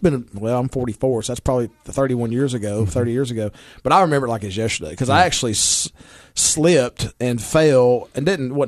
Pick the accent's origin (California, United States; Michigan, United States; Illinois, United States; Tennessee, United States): Tennessee, United States; Baxter; Bright Ridge, because I grew up on the Bright Ridge. And I just thought everybody knew where the Bright Ridge was. Yeah, Tennessee, Putnam County, Baxter.